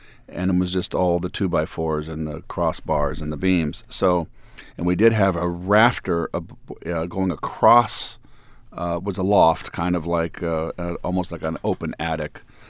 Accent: California, United States; a dream of a young boy growing up in Northern California to be the next Mickey Mantle, a star major league player.

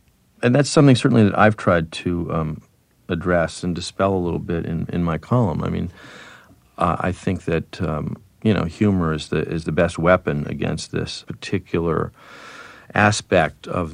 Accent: East Coast, United States; also born or lived in Europe; I grew up on the East Coast and spent most of my life in the East Coast or in Europe.

